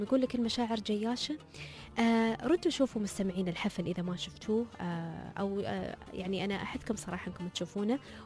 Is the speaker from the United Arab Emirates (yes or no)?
yes; United Arab Emirates